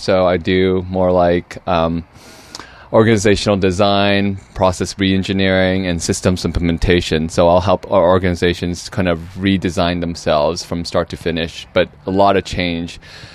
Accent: Ventura, California, United States; I grew up in Ventura, which is a little small beach provincial city. It's gorgeous, great little beach bedroom community.

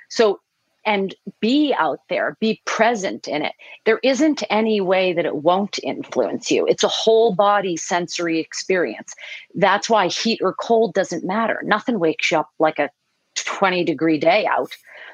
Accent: Boston, Massachusetts, United States; also born or lived in Oahu; I'm from Boston, so it's not that big of a, you know, but I did spend 10 years on Oahu and I loved it.

